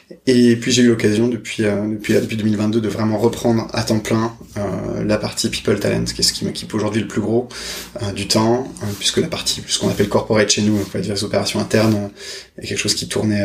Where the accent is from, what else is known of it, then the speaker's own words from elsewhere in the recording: Paris, Île-de-France, France; je suis né à juste à côté du bois de Vincennes, dans le 12e, Porte Dorée.